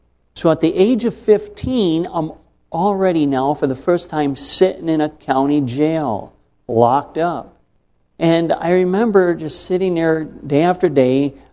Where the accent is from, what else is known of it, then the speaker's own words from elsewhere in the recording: Buffalo, New York, United States; born there; I was born in Buffalo, New York, and my mother gave birth to me, and then my sister, just about a year younger than me